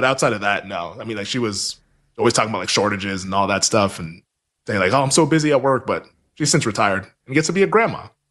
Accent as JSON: {"language": "English", "town": "Everett", "region": "Washington", "country": "United States", "tie": "born or raised there", "said": "I grew up in Everett, Washington, which is about like 20 minutes north of Seattle."}